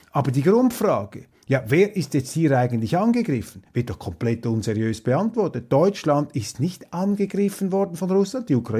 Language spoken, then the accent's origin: German; Switzerland; Was heißt das für mich jetzt auch als Schweizer Steuerzahler?